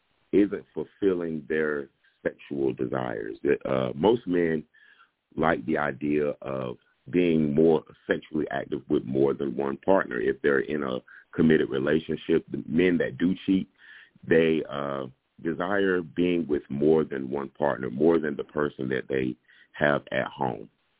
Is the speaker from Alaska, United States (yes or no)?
no; Kinston, North Carolina, United States; I'm 39 years old, and I was born and raised in Kinston, North Carolina.